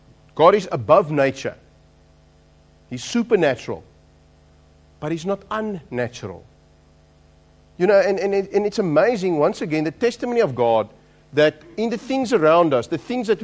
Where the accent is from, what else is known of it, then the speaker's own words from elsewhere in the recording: South Africa; I'm from South Africa. I haven't spent a lot of time in the UK, so it's a sort of a fresh view.